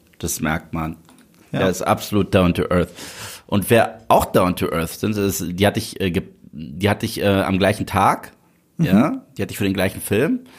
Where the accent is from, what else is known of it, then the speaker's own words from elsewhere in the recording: Germany; Und dann, du hörst dich nicht deutsch an. Habe ich gesagt, doch bin ich.